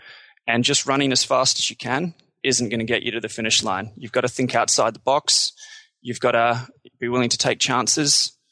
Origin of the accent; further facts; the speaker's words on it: Australia; I'm Australian.